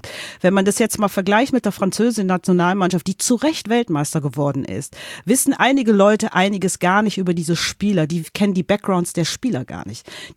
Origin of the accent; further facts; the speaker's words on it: Cologne, North Rhine-Westphalia, Germany; Ich bin in Köln-Kalk aufgewachsen damals.